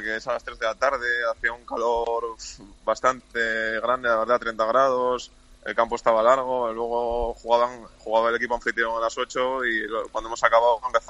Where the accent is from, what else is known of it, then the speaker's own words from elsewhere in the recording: La Camocha, Asturias, Spain; now in Santa Coloma, Andorra; Y le dije, de la Camocha, y ya me quedo desde ahí.